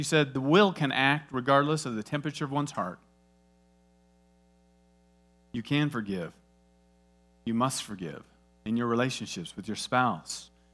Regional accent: Iowa, United States; I'm from Iowa. Let me give you a seed illustration.

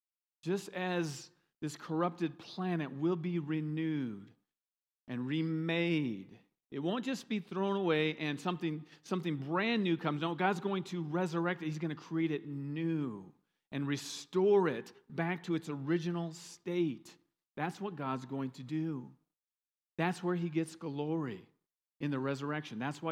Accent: Iowa, United States; Now, I grew up in Iowa and I worked on a lot of farms, detasseling or, you know, walking beans

